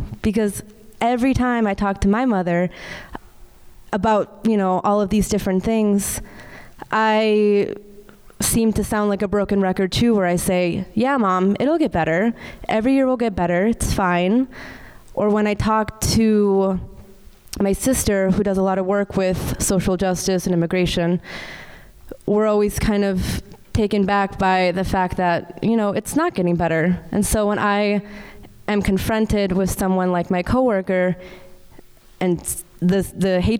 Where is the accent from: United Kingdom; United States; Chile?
Chile; moved away; I am from Chile, and so I'm from a really small village in Chile, actually. And so when we immigrated here in 1996, it was me and my mom, my dad, my siblings, who are much more brown than me.